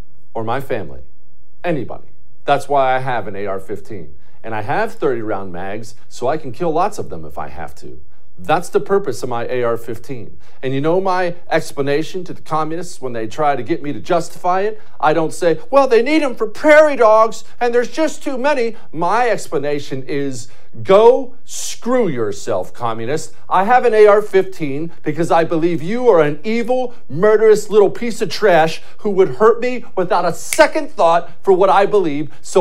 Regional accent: Montana, United States; I've killed a lot of prairie dogs. I grew up in Montana. We used to go kill them all the time.

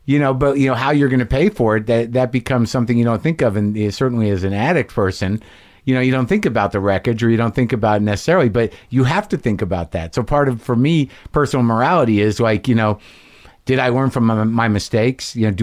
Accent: Albuquerque, New Mexico, United States; I grew up in Albuquerque.

